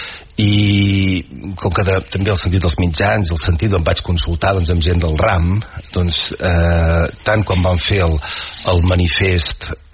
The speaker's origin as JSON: {"language": "Catalan", "region": "Catalonia", "country": "Spain", "said": "com a catalans que estimem Catalunya"}